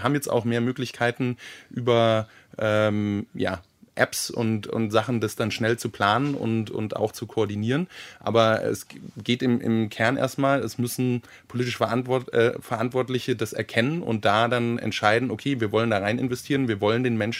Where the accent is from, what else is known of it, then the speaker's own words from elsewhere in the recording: Baden-Württemberg, Germany; dem Dorf oder dieser Gruppe von Dörfern, wo ich aufgewachsen bin im Norden von Baden-Württemberg